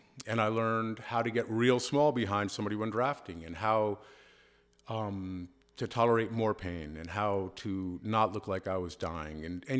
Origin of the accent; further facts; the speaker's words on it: New York City, New York, United States; I grew up in New York City, but I went to college in Connecticut and did a lot of riding in Mount Snow.